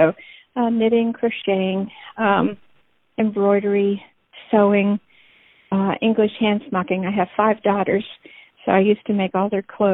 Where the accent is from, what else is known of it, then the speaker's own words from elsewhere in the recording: West Virginia, United States; also born or lived in Puerto Rico; I was born in Puerto Rico, so it gives me a unique perspective on coloring, colors and designs and, backgrounds and stuff. But I grew up mostly in West Virginia.